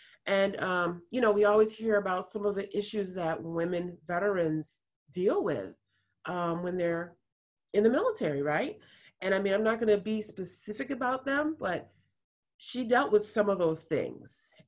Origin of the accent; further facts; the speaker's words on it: Grand Rapids, Michigan, United States; running up and down my street, my hometown in Grand Rapids